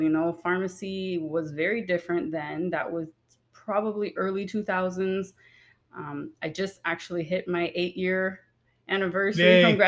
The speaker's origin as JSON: {"language": "English", "town": "Miami", "region": "Florida", "country": "United States", "tie": "born or raised there", "said": "Growing up in Miami, I just, for some reason, was always the nerd."}